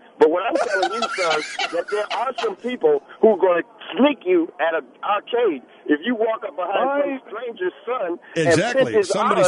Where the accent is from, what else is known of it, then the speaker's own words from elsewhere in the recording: Brooklyn, New York, United States; now in Atlanta, United States; I'm from Brooklyn, so I'm going to try and make this as quick as I can.